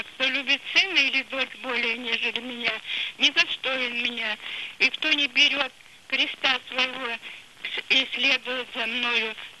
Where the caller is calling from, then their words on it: Pyatigorsk, Stavropol Krai, Russia; Я звоню из Пятигорска … раба Божия.